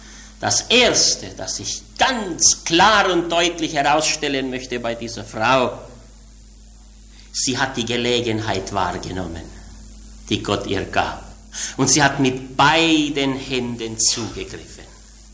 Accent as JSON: {"language": "German", "region": "Swabia", "country": "Germany", "said": "aber ich bin Schwabe, von mir müsst ihr sie nehmen"}